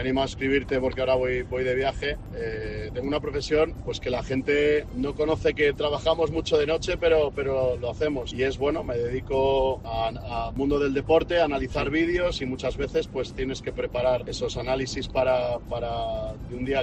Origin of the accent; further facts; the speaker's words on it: Valladolid, Castile and León, Spain; de Valladolid.